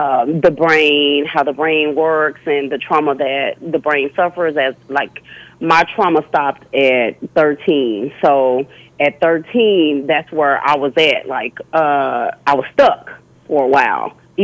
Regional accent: Dallas, Texas, United States; right here in Dallas, Texas, because I'm from Dallas.

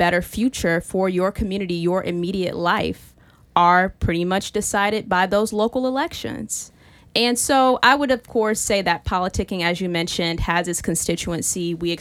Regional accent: Gary, Indiana, United States; I'm from Gary, Indiana, and as many people who might be listening know, it's an area that's been plagued with violence for pretty much all my life.

